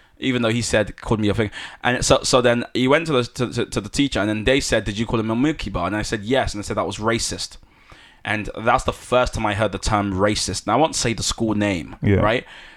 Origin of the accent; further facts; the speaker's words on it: Nigeria; born there; moved away; And I was born in Nigeria. I came here